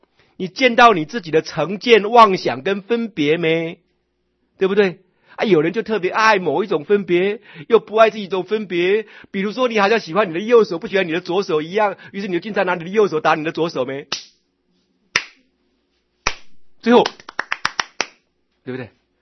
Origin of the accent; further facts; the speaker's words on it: Taiwan; 你那是一堆三波身体，我们台湾人叫做三波身体